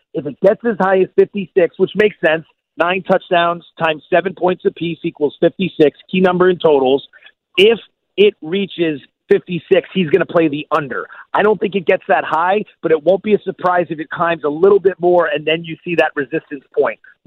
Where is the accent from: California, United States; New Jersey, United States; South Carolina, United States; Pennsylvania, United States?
Pennsylvania, United States; Again, I'm from Pennsylvania, not the Bay Area.